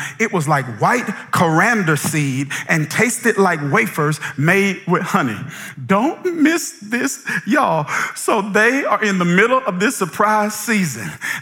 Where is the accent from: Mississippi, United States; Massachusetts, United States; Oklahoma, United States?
Mississippi, United States; I'm originally from Mississippi